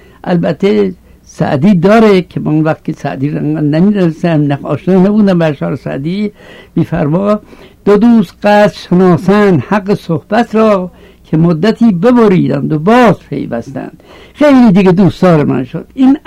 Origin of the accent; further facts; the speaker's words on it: Hamadan, Iran; born there; بنده 1292 در شهر همدان به دنیا آمدم